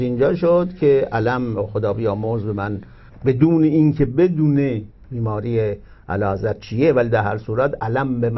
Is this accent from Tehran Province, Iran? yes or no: no; Shiraz, Fars, Iran; moved away as an adult; now in Paris, France; من اهل شیراز هستم، در شیراز متولد شدم، تحصیلات متوسطم رو در شیراز دبیرستان شاپور کردم و بلافاصله بعد از دیپلمم آمدم به پاریس برای تحصیل در پزشکی.